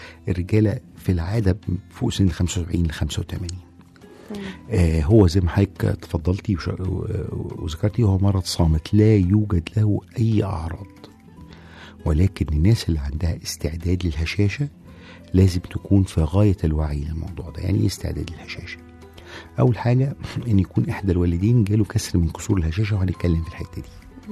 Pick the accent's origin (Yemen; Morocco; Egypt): Egypt; احنا كمجتمع مصري ابتدينا نوصل